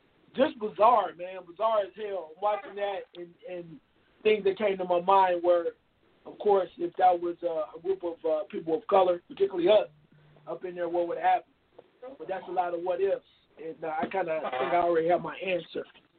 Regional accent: Dayton, Ohio, United States; like I said, when I grew up in Dayton, Ohio, bro

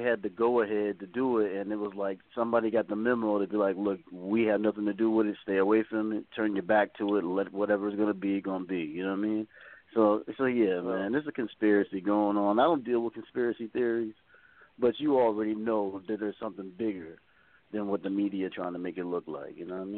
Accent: Virginia, United States; Yeah, I'm from Virginia. You know, I'm from Virginia, bro. You know what I mean? So

